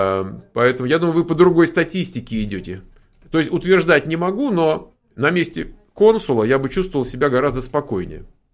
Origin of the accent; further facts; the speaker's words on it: Kyiv, Kyiv City, Ukraine; Я из Киева